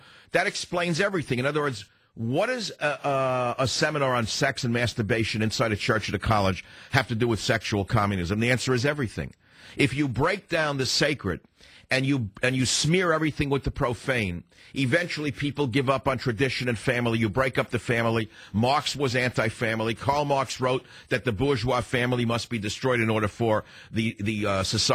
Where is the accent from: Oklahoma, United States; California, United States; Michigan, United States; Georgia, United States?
California, United States; San Francisco; Now let's go across the country to my hometown of San Francisco. Cal on KSFO in my hometown of the beautiful San Francisco.